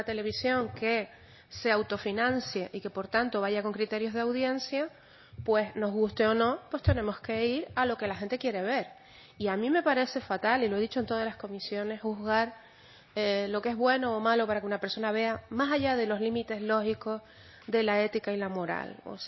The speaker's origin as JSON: {"language": "Spanish", "region": "Canary Islands", "country": "Spain", "said": "un pueblo como el canario, que tiene una idiosincrasia propia y que vive en un mundo globalizado donde cada vez es más difícil mantener nuestras señas culturales, nuestras señas de identidad"}